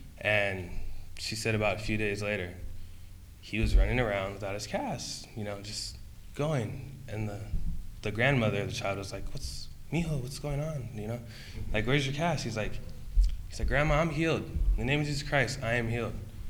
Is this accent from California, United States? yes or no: yes; San Diego, California, United States; I'm from San Diego. I've lived here my whole life.